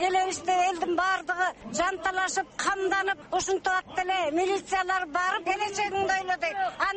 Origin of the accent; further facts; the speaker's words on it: Kochkor, Naryn Region, Kyrgyzstan; Мен Кочкардан келдим.